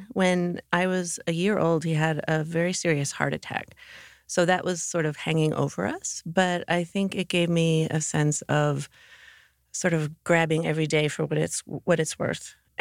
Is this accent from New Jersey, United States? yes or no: yes; Mendham, New Jersey, United States; went to high school in Mendham, which was the next town to the west.